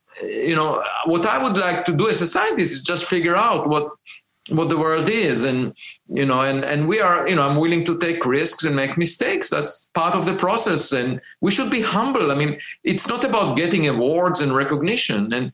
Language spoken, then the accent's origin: English; Israel; English is a second language; I grew up in Israel, and there is an obligatory military service